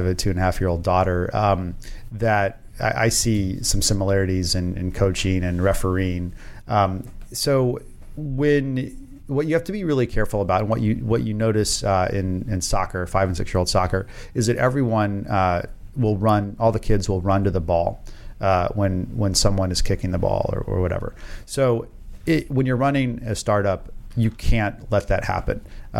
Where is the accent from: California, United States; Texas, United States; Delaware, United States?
Texas, United States; Dallas; My mother and father gave us everything that we needed to grow up, growing up in Dallas. And they always prioritized our education. So I ended up going to a middle school in Dallas, Texas